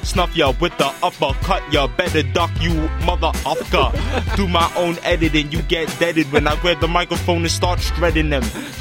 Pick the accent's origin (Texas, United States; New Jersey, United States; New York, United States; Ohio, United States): New York, United States; Brooklyn; I'm from Brooklyn. He's from Brooklyn. Queens.